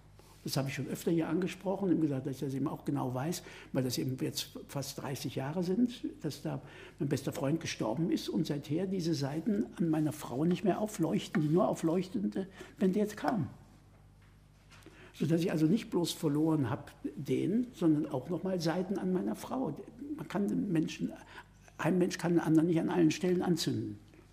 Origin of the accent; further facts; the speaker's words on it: Central Germany, Germany; wir kommen aus Mitteldeutschland eigentlich